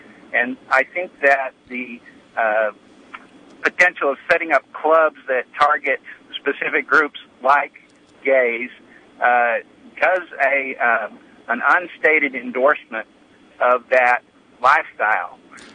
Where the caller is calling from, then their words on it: Utah, United States; I'm calling from Utah County on the cell phone.